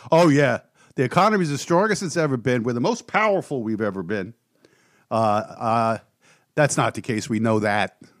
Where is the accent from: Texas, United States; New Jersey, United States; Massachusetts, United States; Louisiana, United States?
New Jersey, United States; I'm from New Jersey. And we don't miss words here.